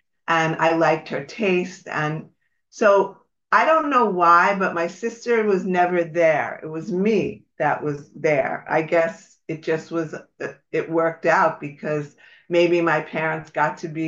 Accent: Brooklyn, New York, United States; born there; I was born in Brooklyn to two parents.

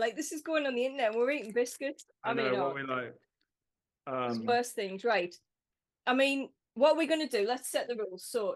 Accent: Sunderland, North East England, United Kingdom; I mean, I'm from Sunderland. I was born in Sunderland.

